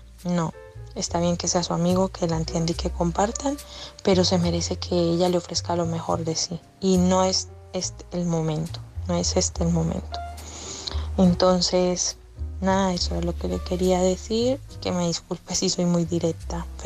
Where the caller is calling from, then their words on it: Madrid, Community of Madrid, Spain; de Madrid